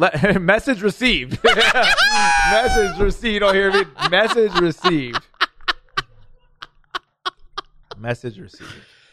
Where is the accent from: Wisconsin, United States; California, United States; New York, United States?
California, United States; I grew up in San Gabriel Valley. Shout out to my Chinese, Vietnamese.